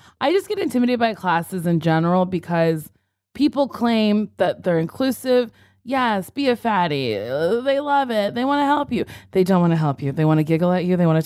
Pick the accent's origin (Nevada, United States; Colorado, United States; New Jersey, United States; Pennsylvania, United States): New Jersey, United States; Well, I grew up in Jersey.